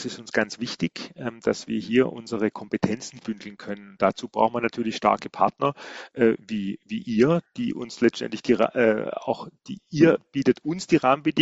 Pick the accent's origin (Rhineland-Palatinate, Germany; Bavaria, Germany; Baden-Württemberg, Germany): Baden-Württemberg, Germany; Ich bin geborener Schwarzwälder, bin jetzt im Schwarzwald tätig